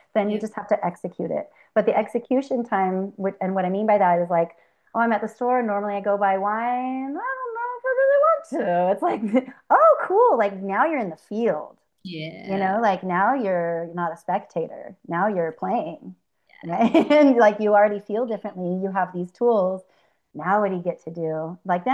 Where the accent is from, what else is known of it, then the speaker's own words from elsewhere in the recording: California, United States; You know, like I'm from California, so maybe a bear to me means California or something like that.